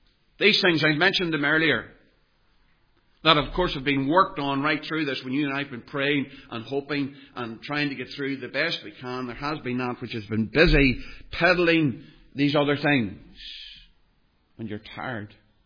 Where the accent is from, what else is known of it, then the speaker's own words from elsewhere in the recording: Northern Ireland, United Kingdom; I grew up in the Troubles.